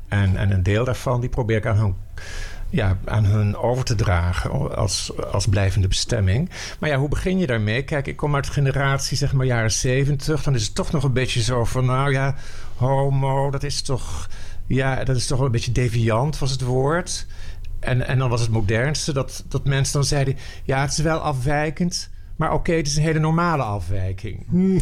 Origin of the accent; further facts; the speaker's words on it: Nijmegen, Gelderland, Netherlands; moved away as an adult; now in Amsterdam, Netherlands; En dan kom ik uit Nijmegen. Ja, en dan, toen wist ik al heel snel... nee, ik wil hier weg. En ik kom voor 3 essen naar Amsterdam, de stad.